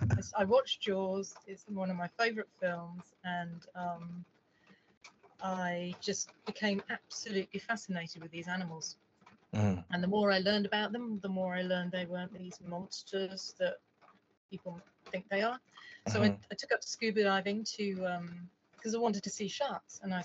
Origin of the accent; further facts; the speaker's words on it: South East England, United Kingdom; When I was a kid, I grew up in the New Forest in the in the southern England